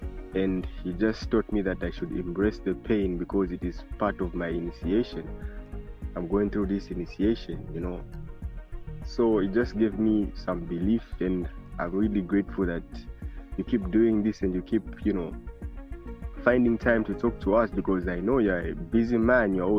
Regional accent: Lusaka, Lusaka Province, Zambia; I'm from Lusaka, Zambia.

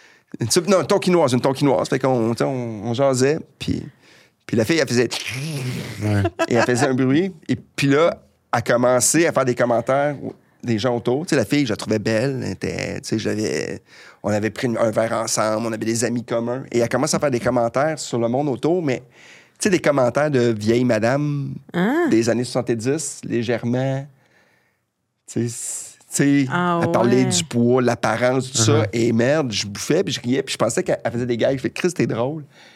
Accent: Saint-Eustache, Quebec, Canada; now in Montreal, Canada; je venais d'arriver à Montréal, tu sais, j'aimais la culture, tu sais, pour moi là, tu sais, j'étais parti de Saint-Eustache

